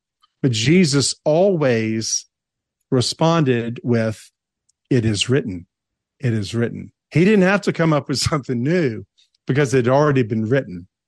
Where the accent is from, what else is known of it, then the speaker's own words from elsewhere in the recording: Tennessee, United States; growing up in Tennessee, chewing tobacco, skull was just the rage.